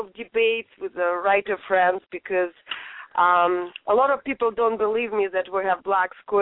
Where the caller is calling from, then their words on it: San Bruno, California, United States; Yes, it is San Francisco area, but my area is called San Bruno, which is not even East Bay.